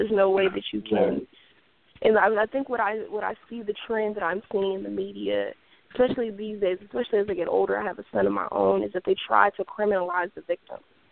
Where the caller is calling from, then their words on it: Moreno Valley, California, United States; I'm calling from Moreno Valley.